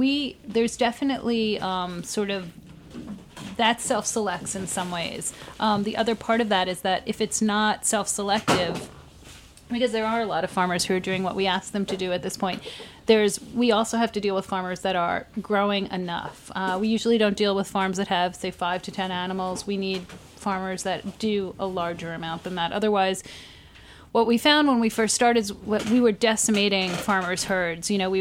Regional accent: New York, United States; All of that was really, really new to us because Josh and I come from Long Island. We're, you know, we're nice kids from Long Island.

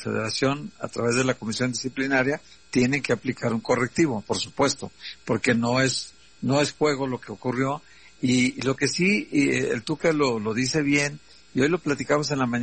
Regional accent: Guadalajara, Jalisco, Mexico; Así somos los tapatíos

